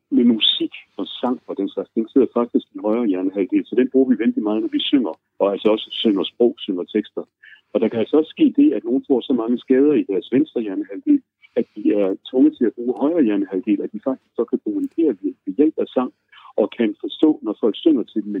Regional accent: Aarhus, Central Denmark Region, Denmark; jeg er bestemt også jyde, jeg er aarhusianer, den mere faldende tonegang.

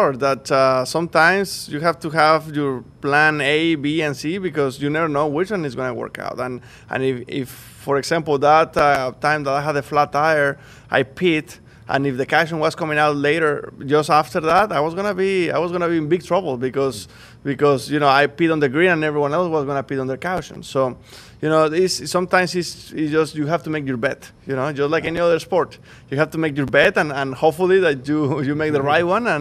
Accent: Mexico; English is a second language; now in United States; I grew up in Mexico, but the very first time I moved to the U.S. was here.

